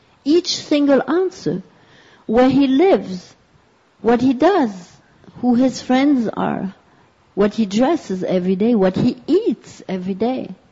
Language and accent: English; Berlin, Germany; And here I was in the backyard of my hometown in Berlin, in the temple.